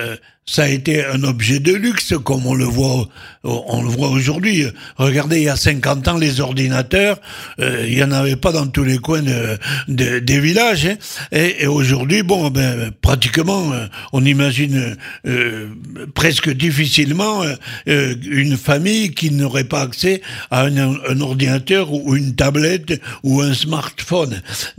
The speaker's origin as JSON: {"language": "French", "region": "Occitanie", "country": "France", "said": "dans le midi de la France, et chez nous en Occitanie"}